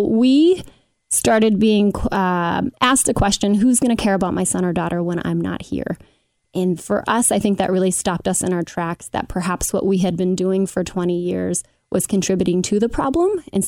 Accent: Oakley, Ohio, United States; I grew up in Oakley, mother of two in Madisonville, married

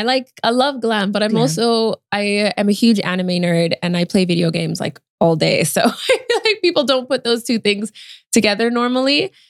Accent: Canada; I don't know if it's because I'm Canadian.

